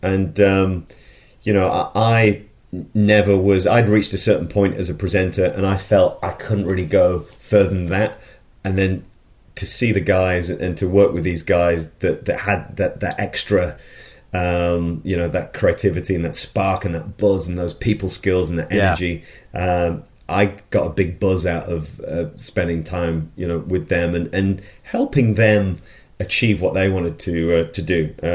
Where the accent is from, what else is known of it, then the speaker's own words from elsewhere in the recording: Sheffield, Yorkshire and the Humber, United Kingdom; I grew up in Sheffield, so Manchester is the other side of the hills to Sheffield